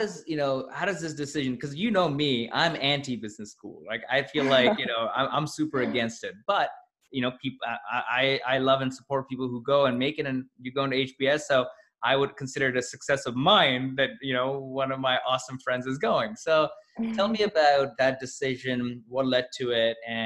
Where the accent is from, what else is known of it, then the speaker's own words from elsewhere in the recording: Pakistan; my culture, I'm originally Pakistani